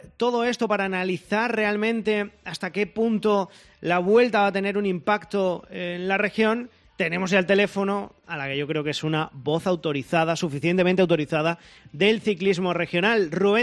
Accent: Extremadura, Spain; Porque somos extremeños y todavía, a estas alturas, 2024, con todo lo que ha llovido, no hemos aprendido a pedir.

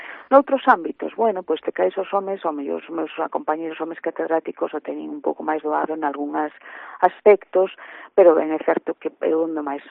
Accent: A Pontenova, Galicia, Spain; Eu son da Aponte-Nova, como ben se indicou, entón, nese momento, pois, foi un pouco duro, non?

